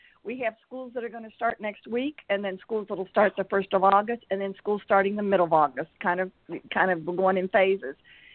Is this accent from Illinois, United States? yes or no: no; West Virginia, United States; I went to Marshall University, so I'm from the East Coast, if you know where that is.